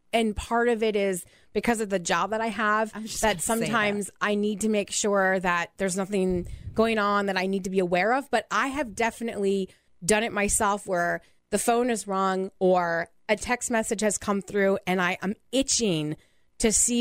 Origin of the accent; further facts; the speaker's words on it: New Jersey, United States; I really have a hard time when somebody finds out I'm from New Jersey and they have sort of this just nasty, negative, ugly response.